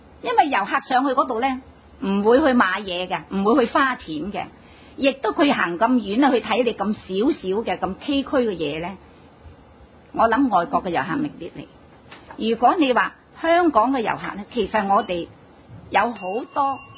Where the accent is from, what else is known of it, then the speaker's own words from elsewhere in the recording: China; 喺今时今日，我哋要搞好呢、这个外国人都啲眼光都望住我哋中国人嘅龙舟